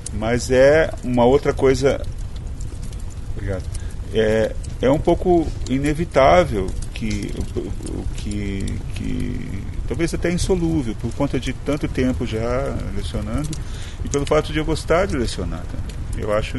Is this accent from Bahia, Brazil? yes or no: no; Paraná, Brazil; Olha só, eu sou Bicho do Paraná, eu venci, né? Eu estou aqui agora, mas eu sou lá do interior do Paraná.